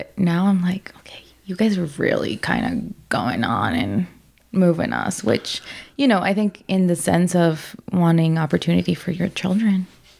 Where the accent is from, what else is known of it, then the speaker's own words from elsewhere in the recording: Aurora, Colorado, United States; also born or lived in Jamaica; I grew up on Colfax and Moline. So I grew up in Aurora, right, on Colfax. And we lived on Colfax in Jamaica when we first arrived.